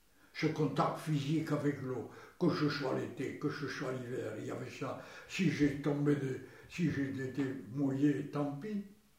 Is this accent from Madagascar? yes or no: no; France; J'ai pataugé dans la Dordogne dès que j'ai su marcher de chez nous à la Dordogne, il y avait 250 mètres, à peu près.